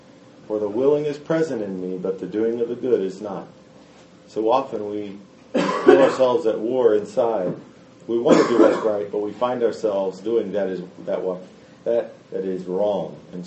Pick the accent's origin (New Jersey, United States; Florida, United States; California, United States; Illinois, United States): Florida, United States; And when I was thinking of my own life as a young Christian growing up in Florida, I grew up in a congregation probably about twice this size.